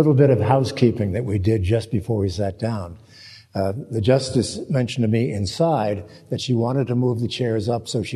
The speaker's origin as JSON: {"language": "English", "region": "New Jersey", "country": "United States", "tie": "born or raised there", "said": "I grew up in New Jersey. You know, we're almost neighbors."}